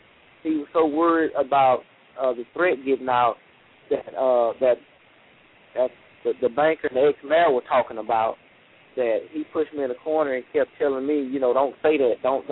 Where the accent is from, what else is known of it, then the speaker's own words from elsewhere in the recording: Pineville, Louisiana, United States; I'm originally from Pineville, Louisiana. Raised right on Elm Street in Pineville. 95 graduate of Pineville High School, Pineville Rebel.